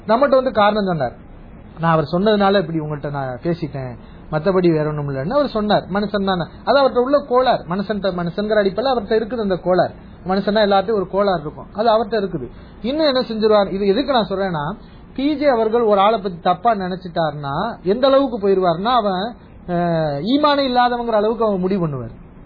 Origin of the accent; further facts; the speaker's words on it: Madurai, Tamil Nadu, India; என் சொந்த ஊர் மதுரை.